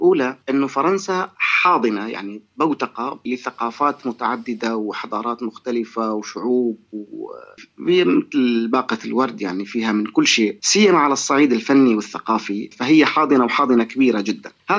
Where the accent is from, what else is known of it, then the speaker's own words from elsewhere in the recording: Syria; بس أنا وجدت من واجبي كسوري أنه ما أستطيع القفز فوق سوريا